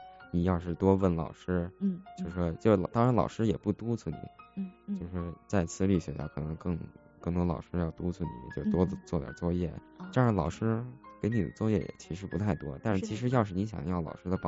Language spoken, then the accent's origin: Chinese; Beijing, China; moved away; 尤其北京，我从北京来的